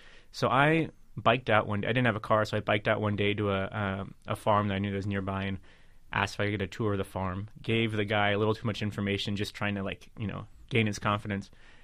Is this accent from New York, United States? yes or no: yes; New York City, New York, United States; because for one thing, I'm from New York City. I have a New York driver's license.